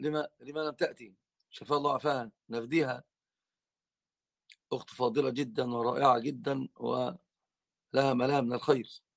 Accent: Egypt; أين بلدي أنا ولا بلد من؟ أنا من مصر.

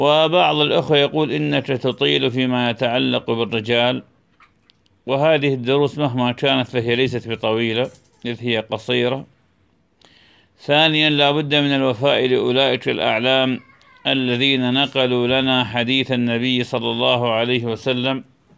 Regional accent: Hit, Al Anbar, Iraq; born there; moved away; وكنا مرة قبل عام في هيت، وهي المدينة التي ولدت فيها، وكانت نهاية أمري حينما خرجت من بلدنا العراق.

